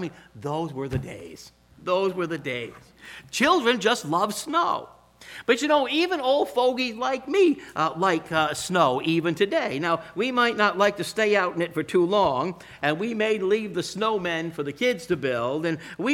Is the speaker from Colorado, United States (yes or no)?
no; Bellingham, Washington, United States; growing up in Bellingham, lived in the middle of the woods. We had no neighbors for a mile in any direction